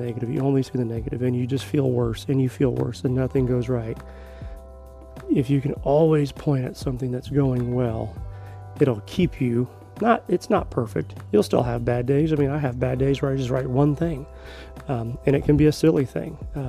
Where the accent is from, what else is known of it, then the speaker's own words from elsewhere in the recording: Wichita, Kansas, United States; As you know, if you're from Wichita, I grew up in the Plainview area. You know, I went to Jardine Junior High.